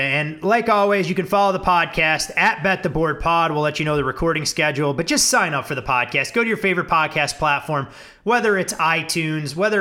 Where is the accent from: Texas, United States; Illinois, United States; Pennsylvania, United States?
Illinois, United States; Chicago; You know, normally, growing up in Chicago, it was always Chinese food on Christmas Eve because there was nothing else open.